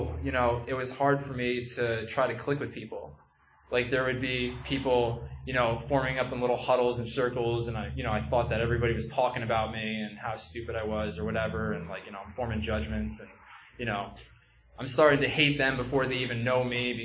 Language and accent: English; New Jersey, United States; And so I grew up in Sussex County. That's all the way up north, very top of New Jersey.